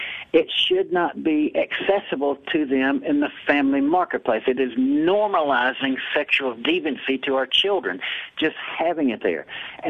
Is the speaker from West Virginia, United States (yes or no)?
no; Memphis, Tennessee, United States; now in Australia; Because I'm from Memphis, Tennessee, but I've been here for, 35 years now.